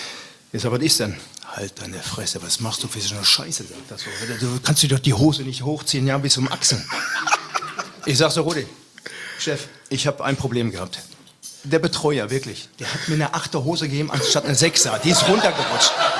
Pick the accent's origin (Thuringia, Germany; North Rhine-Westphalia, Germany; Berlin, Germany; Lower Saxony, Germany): North Rhine-Westphalia, Germany; Ich bin Ruhrpottler durch und durch, und ja, ich vermisse diese Sprache, ich vermisse diese Menschen, diese offene Ehrlichkeit.